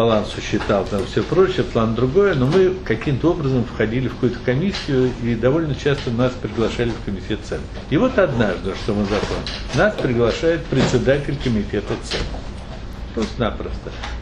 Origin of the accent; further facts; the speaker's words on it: Moscow, Russia; also born or lived in Vienna, Austria / Berlin, Germany; Сначала я был в Берлине, потом в Вене, я родился в Вене в 47-м, и в конце 47-го мы вернулись в Москву.